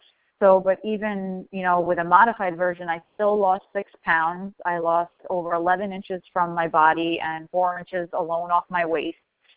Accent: New York, United States; Everyone, like I said … I'm from New York.

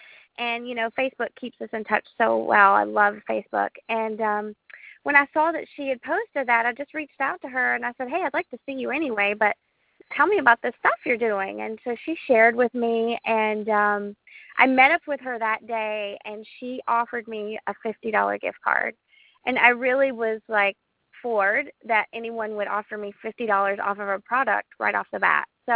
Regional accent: Asheville, North Carolina, United States; accent: mountain accent; And originally, I'm from North Carolina. I'm from Asheville. I'm a mountain girl, hence the accent.

